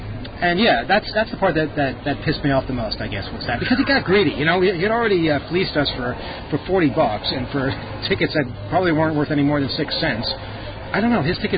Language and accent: English; United States; moved away; But again, you know, I'm from America.